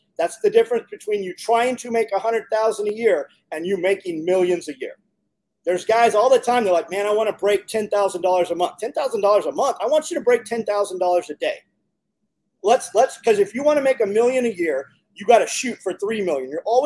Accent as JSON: {"language": "English", "region": "California", "country": "United States", "said": "We came from California 15 years ago."}